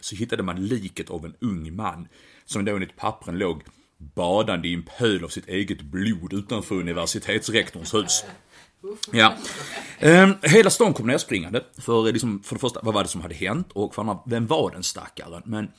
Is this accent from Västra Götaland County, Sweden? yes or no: no; Lund, Skåne, Sweden; här från min hemstad Lund, där jag bor nu.